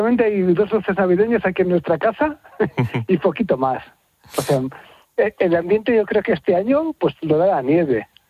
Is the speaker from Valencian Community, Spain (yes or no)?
no; Barcelona, Catalonia, Spain; nosotros venimos de gran ciudad. Es decir, nosotros somos nacidos en Barcelona y siempre habíamos vivido en la ciudad, en Barcelona.